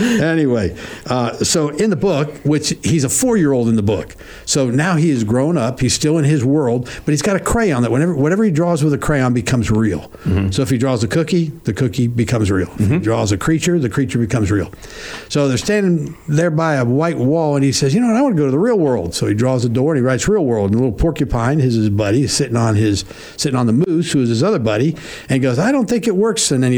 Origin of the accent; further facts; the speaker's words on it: Ireland; first language en; Which, by the way, is my native tongue, and I'm Irish.